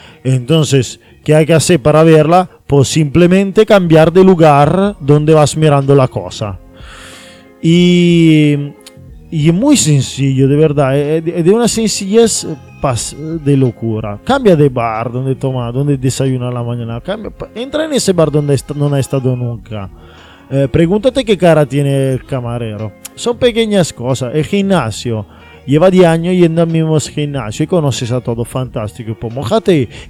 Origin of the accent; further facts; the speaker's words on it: Italy; Ahora, tú ten en cuenta que yo soy italiano. Y yo, cuando estaba muy mal, estaba en una situación muy mala en Italia, laboralmente.